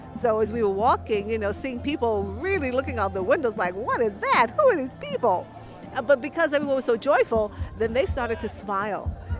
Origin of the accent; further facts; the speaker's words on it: New York, United States; I'm here from New York.